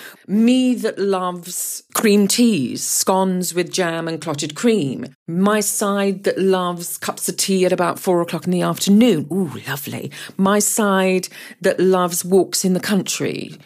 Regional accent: Guyana; born there; I am biracial. So my father was black and my mother was white. I was born in South America, in Guyana. My father was Guyanese and my mother was British.

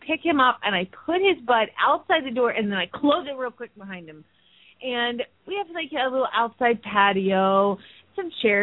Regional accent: Phoenix, Arizona, United States; from Phoenix, Arizona

